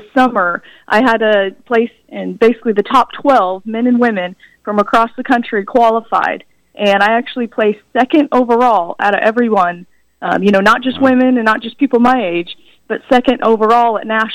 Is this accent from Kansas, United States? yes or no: yes; Emporia, Kansas, United States; So, as a, like you said, born and raised in Emporia, Emporian person.